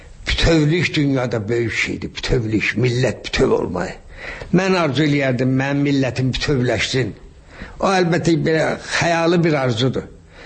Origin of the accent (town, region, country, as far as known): Shaki, Shaki-Zagatala, Azerbaijan; born or raised there